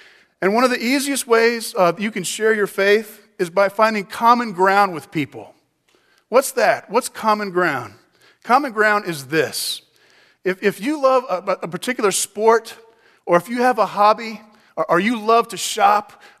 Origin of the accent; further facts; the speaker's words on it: Texas, United States; And I'm from Texas, and we figured out pretty well that both those things make it great.